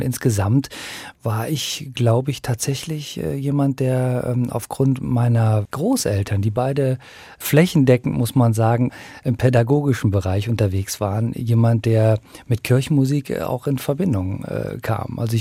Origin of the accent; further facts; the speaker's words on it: Viersen, North Rhine-Westphalia, Germany; born there; also born or lived in Rome / Siegburg; Also der Niederrheiner, denn da bin ich geboren